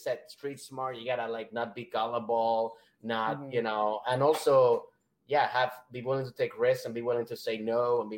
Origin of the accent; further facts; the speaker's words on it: Venezuela; especially I grew up in Venezuela, even little